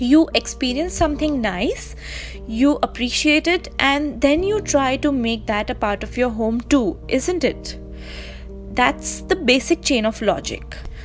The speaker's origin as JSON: {"language": "English", "country": "India", "said": "I am from India"}